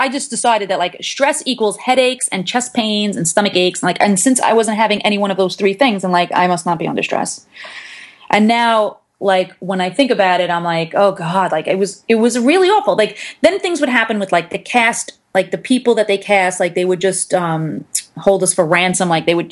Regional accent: New York, United States; accent: New York; With my big personality and my New York accent, you know, on the Oprah Winfrey Channel.

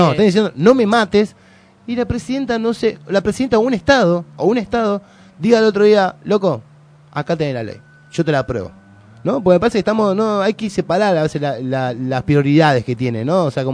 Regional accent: Argentina; Eso es la mentalidad que tenemos como argentinos de someter al más débil y solucionar el problema atacando a la víctima

